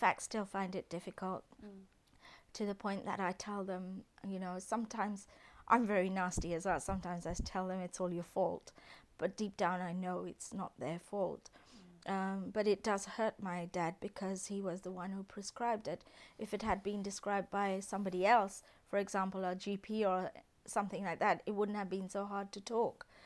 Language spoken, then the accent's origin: English; Kampala, Central Region, Uganda; born there; Well, as I told you, I was born in Kampala.